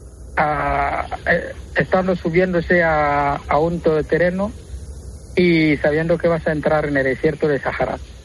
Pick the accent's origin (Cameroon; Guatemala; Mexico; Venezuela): Cameroon; Douala, Littoral; Sí, yo soy de Camerún. Camerún está en el centro de África y precisamente de la costa. Soy de Douala.